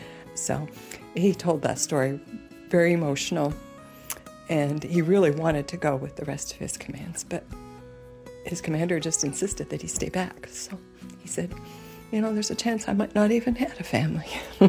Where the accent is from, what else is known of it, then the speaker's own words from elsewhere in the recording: Sandy, Utah, United States; I am from Sandy, Utah, and I would like to tell the story of my dad.